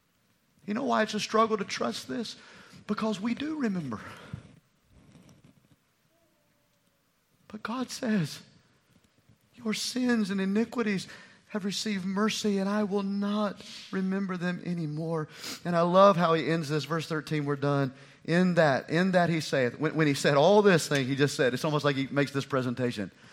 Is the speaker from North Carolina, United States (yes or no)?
yes; North Carolina, United States; accent: Gaston County; I grew up in country churches, I guess. That was my Gaston County accent, by the way. That's how we sing over in Gaston County.